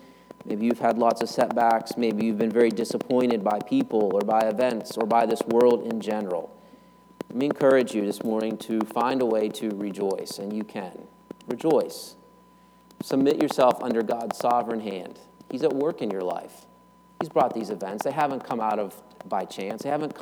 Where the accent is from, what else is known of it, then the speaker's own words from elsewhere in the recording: United States; that's what we think, at least I do as an American, you know, then the big fries falling off the plate, right?